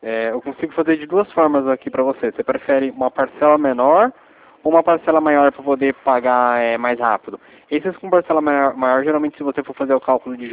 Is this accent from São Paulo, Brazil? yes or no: yes; São Paulo, Brazil; Eu sou da cidade de São Paulo.